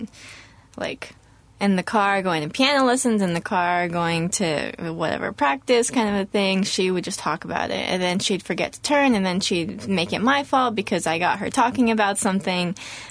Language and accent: English; Raleigh, North Carolina, United States; also born or lived in Massachusetts / Cary; I lived there only till I was seven. And then I moved to Raleigh because my mom teaches at NC State.